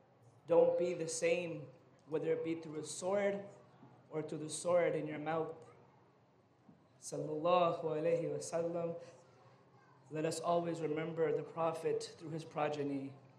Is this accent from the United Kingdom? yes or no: no; Toronto, Ontario, Canada; I'm originally from Toronto